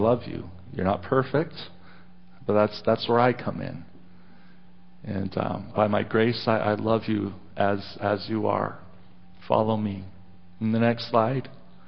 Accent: Canada; Our borders are open. We're Canadians. We love everybody.

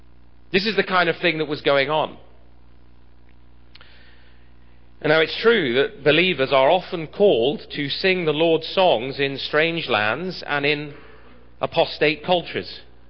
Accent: England, United Kingdom; Soccer, I'm an Englishman, so I know.

